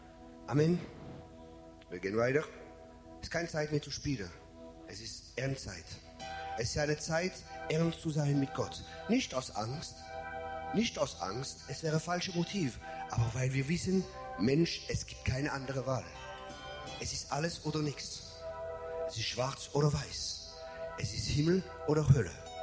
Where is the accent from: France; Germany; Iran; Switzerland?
France; German is a second language; weil als Franzose manchmal macht man Fehler.